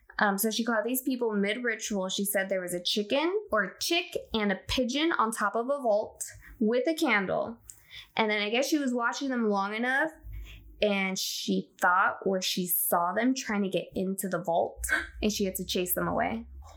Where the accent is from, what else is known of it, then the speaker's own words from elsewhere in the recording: Fort Lauderdale, Florida, United States; I grew up in Fort Lauderdale, not Miami.